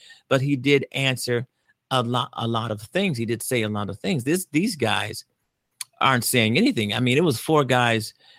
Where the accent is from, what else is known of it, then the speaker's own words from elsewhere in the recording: United States; because I'm an American, I'm a voter, and, you know, I pay my taxes.